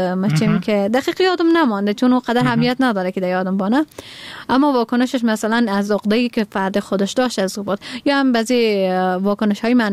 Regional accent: Badakhshan, Afghanistan; born there; من در بدخشان متولد شدیم و زادگاهم بدخشان است.

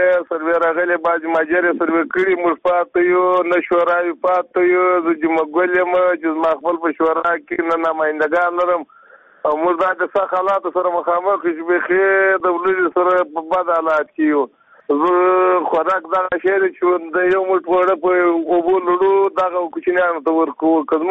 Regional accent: Badghis, Afghanistan; now in Herat, Afghanistan; د بادغیس ولایت یم، وسیلاله په هرات کښې یم. دا دوه کاله کېږي د کورخ په ولسوالۍ کښې یم.

